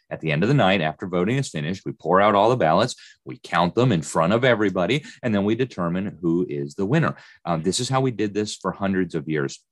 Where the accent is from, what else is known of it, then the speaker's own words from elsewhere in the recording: Mexico; also born or lived in Mexico City; I grew up in Mexico. I spent 7 years in Mexico City